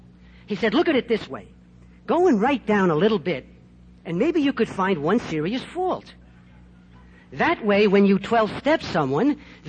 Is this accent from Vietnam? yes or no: no; Ireland; I'm Irish, and I got to share this.